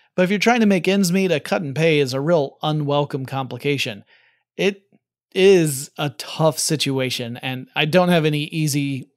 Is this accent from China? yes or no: no; United States; but I'm American, so I tend to call it soccer.